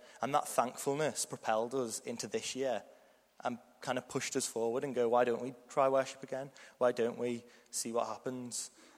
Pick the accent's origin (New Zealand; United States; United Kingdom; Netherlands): United Kingdom; Liverpool, North West England; accent: Scouse; I'm from Liverpool, so got the beautiful Scouse accent for the next 15 minutes.